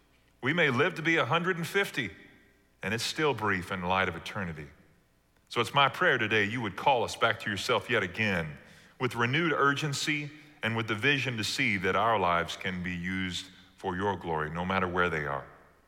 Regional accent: Joshua, Texas, United States; I grew up in the shadow of the seminary. I'm from Joshua, Texas, one of the Fighting Owls.

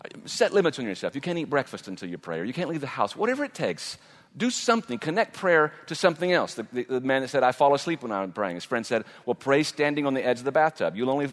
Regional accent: Allen, Texas, United States; I'd never been out, you know, very far from my hometown of Allen, Texas.

